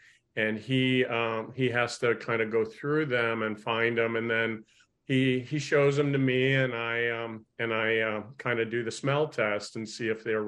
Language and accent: English; Fort Atkinson, Wisconsin, United States; I'm from Wisconsin. I grew up in Fort Atkinson.